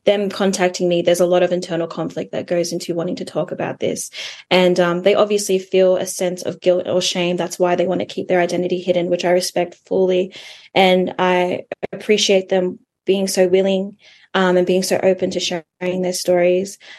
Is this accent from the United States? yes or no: no; Australia; despite being Samoan, we're culturally different. Like, we grew up in Australia, they grew up in Samoa, they're from Samoa, we're from Australia